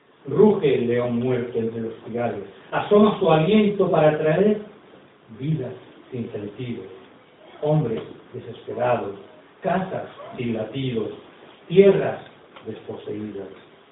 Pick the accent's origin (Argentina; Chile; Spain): Spain; Valencian Community; Allí en Valencia, en mi pueblo, organizamos un encuentro internacional de poetas.